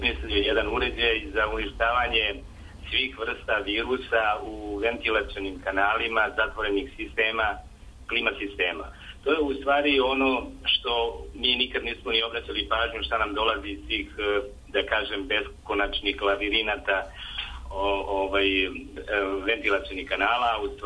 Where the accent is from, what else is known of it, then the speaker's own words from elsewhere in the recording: Serbia; kod nas u Srbiji postoje zakoni